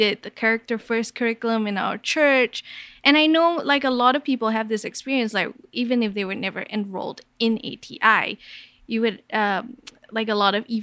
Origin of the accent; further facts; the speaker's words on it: Kuala Lumpur, Malaysia; So I grew up in Kuala Lumpur, Malaysia